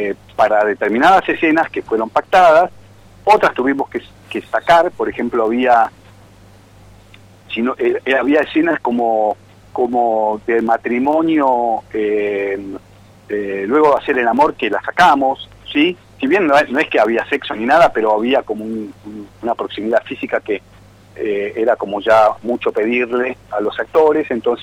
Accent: Buenos Aires, Argentina; nosotros como porteños

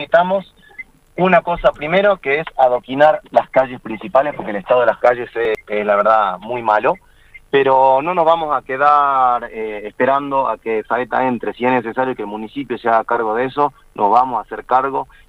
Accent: Vaqueros, Salta, Argentina; Vivo en Vaqueros, me crié en Vaqueros, y tengo los mismos problemas que tienen todos.

